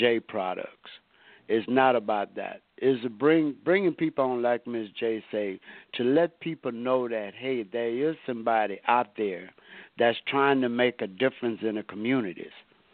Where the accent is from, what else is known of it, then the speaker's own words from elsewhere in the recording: Lake Charles, Louisiana, United States; It's people from even my hometown, Lake Charles, Louisiana.